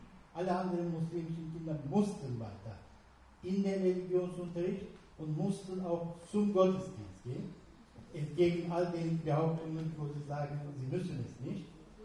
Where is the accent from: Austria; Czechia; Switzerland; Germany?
Germany; Mönchengladbach, North Rhine-Westphalia; Ich komme aus Mönchengladbach.